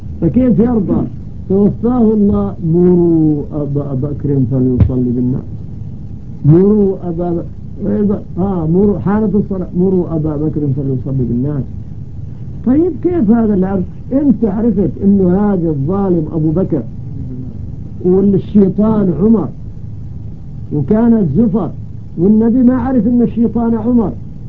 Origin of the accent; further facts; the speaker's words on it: Syria; أهم ما عندنا في سوريا البدع تشرب هناك بكثرة